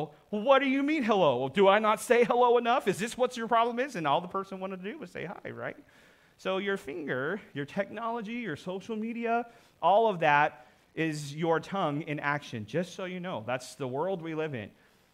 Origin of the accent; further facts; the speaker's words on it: Oklahoma, United States; You know, I grew up in Oklahoma, and often Oklahoma experiences drought.